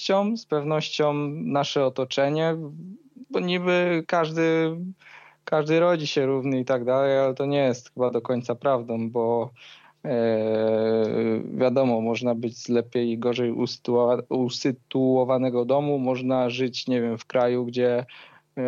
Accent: Skała, Lesser Poland, Poland; mieszkam tutaj od urodzenia i z tym miejscem czuję się silnie związany.

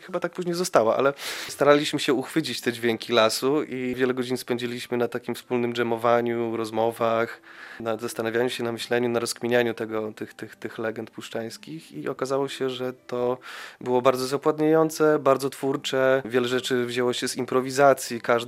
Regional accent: Podlaskie Voivodeship, Poland; born there; Nie miałem innego wyboru, dlatego że się urodziłem w tych stronach, a też moi rodzice w pewnym etapie swojego życia wyprowadzili się w okolice Narewki, taka mała wioska otoczona Puszczą Białowieską.

